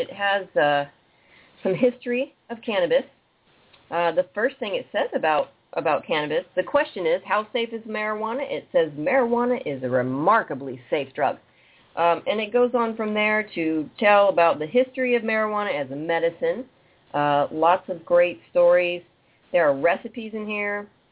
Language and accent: English; Napa, California, United States; And my best friends, we'd go out, and people would say, where are you from? And they would all say San Francisco, and I'd say Napa, and they'd say, what?